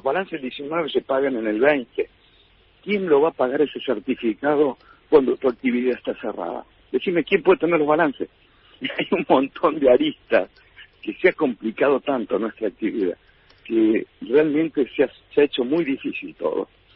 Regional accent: Córdoba, Argentina; Yo en estos momentos, yo soy de Córdoba.

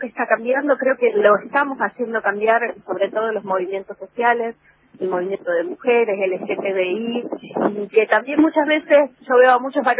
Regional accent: Rosario, Santa Fe, Argentina; Sí, soy muy rosarina y amo esta ciudad porque es hermosa.

